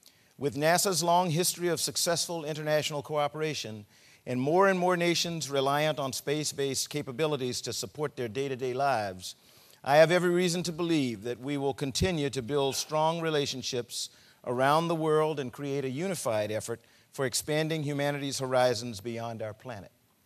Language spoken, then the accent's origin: English; South Carolina, United States; Just the thought of this would have been science fiction when I was a child growing up in South Carolina.